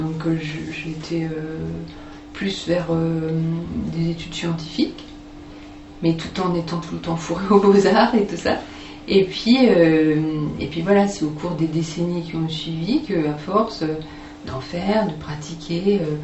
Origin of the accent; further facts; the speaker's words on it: Nancy, Grand Est, France; Je suis originaire de Nancy.